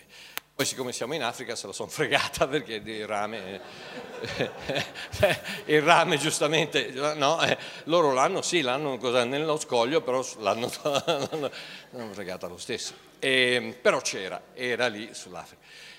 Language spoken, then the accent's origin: Italian; Turin, Piedmont, Italy; born there; sono nato nel 1900 a Torino